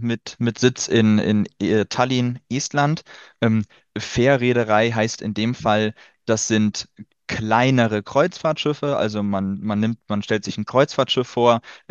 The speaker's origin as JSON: {"language": "German", "town": "Kiel", "region": "Schleswig-Holstein", "country": "Germany", "said": "Ich komme aus Kiel."}